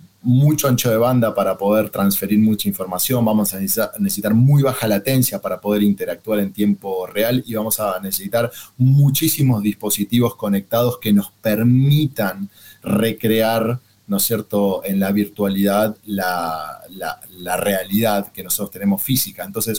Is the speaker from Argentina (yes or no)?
yes; Argentina; en mi caso soy argentino, está también el asado